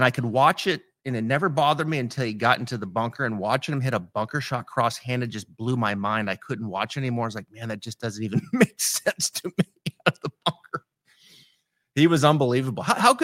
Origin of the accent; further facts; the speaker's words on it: Pacific Northwest, United States; when I first got into the teaching business, I'm from the Northwest